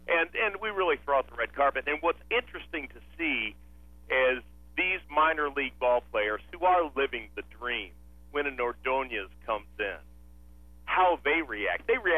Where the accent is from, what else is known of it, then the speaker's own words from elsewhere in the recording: St. Louis, Missouri, United States; He was out of St. Louis. So he came here, and I'm from St. Louis, so I started talking to the guy.